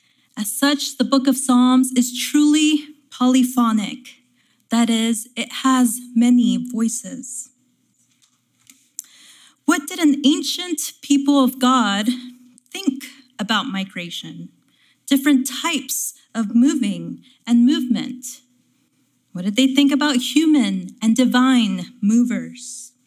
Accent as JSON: {"language": "English", "region": "Texas", "country": "United States", "tie": "born or raised there", "said": "Just last week, the governor of my home state of Texas announced that Texas was no longer going to accept refugees."}